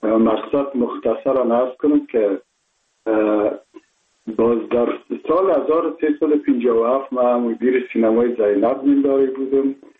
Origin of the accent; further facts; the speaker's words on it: Kabul, Afghanistan; من متولد شهر کابل هستم، هستم تاجک و از شهر کولی کابل که از پدر پدر از کابل هستم.